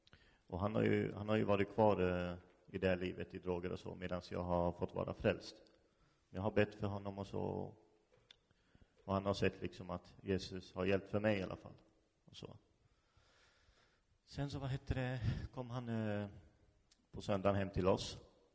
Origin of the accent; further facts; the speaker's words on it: Karlskoga, Örebro County, Sweden; Jag är uppväxt här i Karlskoga.